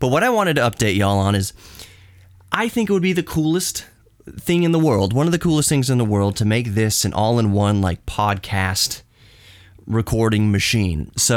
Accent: Texas, United States; Yeah, I'm from Texas.

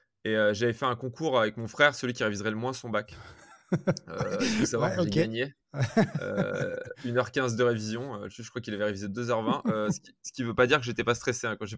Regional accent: Grenoble, Auvergne-Rhône-Alpes, France; Je suis grenoblois, je voulais être à Grenoble

